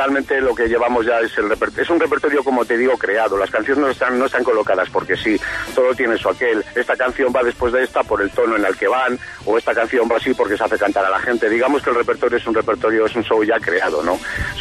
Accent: Extremadura, Spain; now in Valladolid, Spain; Yo soy de Extremadura

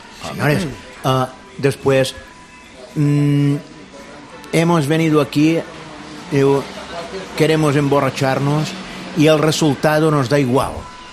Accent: Ciutadella, Balearic Islands, Spain; com que jo som de Ciutadella, sí, sí, jo ratllo Ciutadella.

